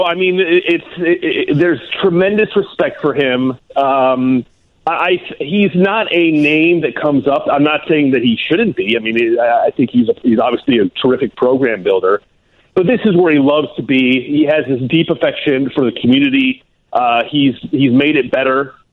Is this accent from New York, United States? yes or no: no; Ann Arbor, Michigan, United States; Yeah, no, I grew up in Big Ten country. I'm from Ann Arbor.